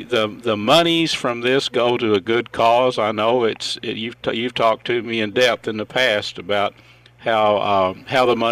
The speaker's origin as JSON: {"language": "English", "region": "Texas", "country": "United States", "tie": "born or raised there", "said": "I grew up in Northeast Texas, up in Red River County, and I've catfished all my life."}